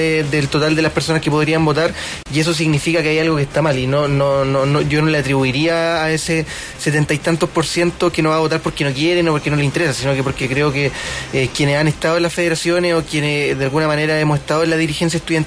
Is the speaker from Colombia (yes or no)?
no; Copiapó, Atacama, Chile; moved away as an adult; now in Santiago, Chile; tengo 24, soy copiapino. Me vine de Copiapó a estudiar para acá, para Santiago.